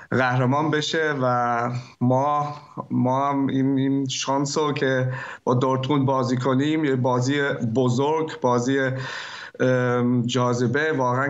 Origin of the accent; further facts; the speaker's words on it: Mainz, Rhineland-Palatinate, Germany; تو ماینز تو شهر خودمون